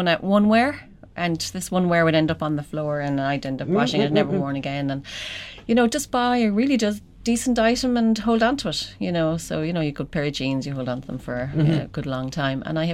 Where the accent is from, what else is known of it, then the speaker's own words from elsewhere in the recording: Tarbert, County Kerry, Ireland; I grew up in Tarbert, and my mother was from Dingle. My father was from Glasslock in Monaghan.